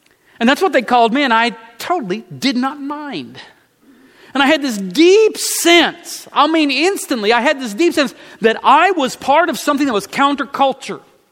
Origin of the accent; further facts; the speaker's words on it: Savannah, Missouri, United States; Hickory, Savannah, Missouri. They changed the name of the street to 14th Street. That's a boring name. I grew up on Hickory Street. 104 South Hickory, down in the basement.